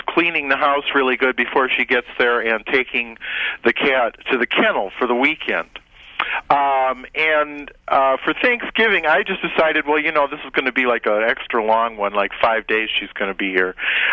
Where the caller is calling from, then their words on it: Beulah, Michigan, United States; I'm calling from Beulah, Michigan.